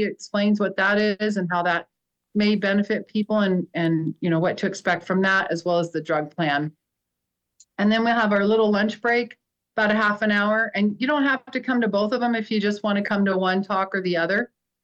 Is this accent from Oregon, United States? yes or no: no; Sitka, Alaska, United States; Well, Susan Bryles and I teamed up. We're both from Sitka.